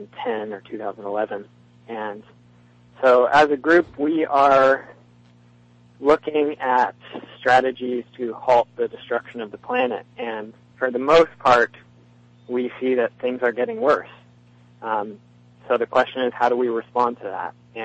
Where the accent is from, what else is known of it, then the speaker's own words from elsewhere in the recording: Seattle, Washington, United States; also born or lived in Bellingham; now in Eugene, United States; I grew up in Seattle. I actually live down in Eugene, Oregon right now, but I've lived in Bellingham and a lot of different places in western Washington over the years.